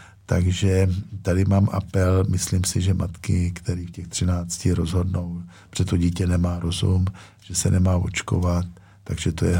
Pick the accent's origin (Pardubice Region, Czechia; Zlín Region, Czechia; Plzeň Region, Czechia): Pardubice Region, Czechia; Pardubice; to já jsem z Pardubic.